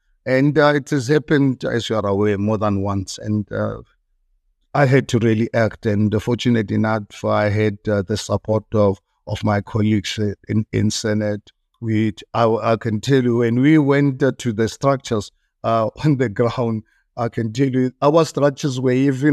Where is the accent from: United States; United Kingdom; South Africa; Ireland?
South Africa; 1994, as a South African, for the first time, I voted